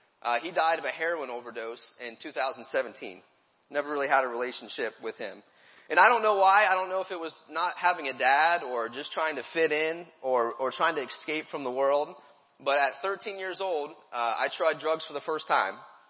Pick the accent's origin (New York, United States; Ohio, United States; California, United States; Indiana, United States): Ohio, United States; New Philadelphia; And we're from Ohio, New Philadelphia, Ohio, from First Baptist Church.